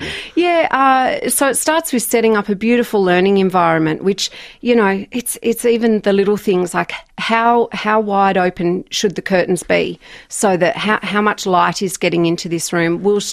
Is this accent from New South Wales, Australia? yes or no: yes; Jindabyne, New South Wales, Australia; I grew up in Jindabyne on a farm